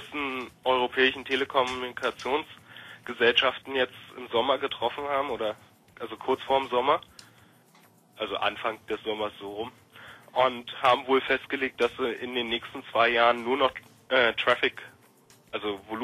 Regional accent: Berlin, Germany; Das Problem ist bloß, ich komme aus der Opal-Wüste Marzahn.

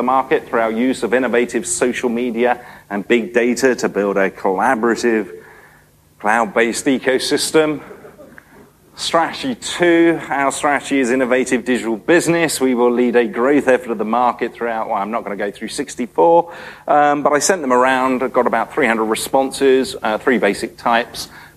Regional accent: United Kingdom; Being a Brit, I like to talk in terms of cups of tea

